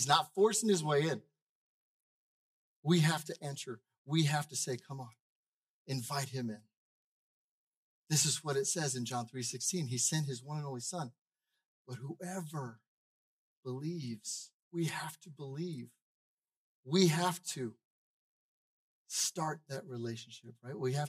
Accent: United States; I grew up in America and I know about God.

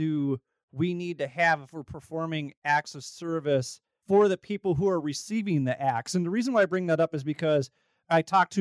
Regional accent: Minnesota, United States; And what's even wilder is we're both from Minnesota.

